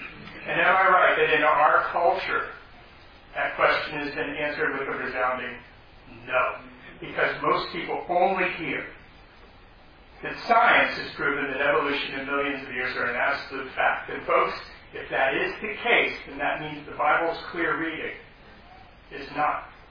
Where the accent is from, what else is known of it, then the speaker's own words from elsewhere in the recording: East Coast, United States; also born or lived in California; I'm actually not a native of California, I'm actually from the East Coast. But in order to prove to you that when I moved to California, I lived there for 29 years